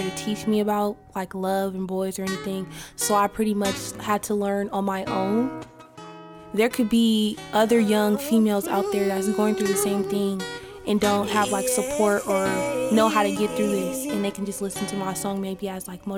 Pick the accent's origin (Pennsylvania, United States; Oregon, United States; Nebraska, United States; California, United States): California, United States; San Francisco; I'm 17 years old, and I'm from San Francisco, California.